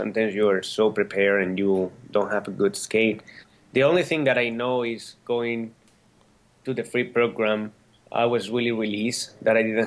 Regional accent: Spain; English is a second language; listen, I'm from Spain. Nobody have been a world champion.

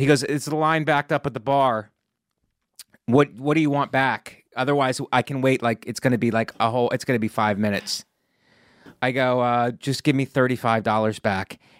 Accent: Florida, United States; I was at church with my mother Christmas Eve, the church where I grew up in Florida.

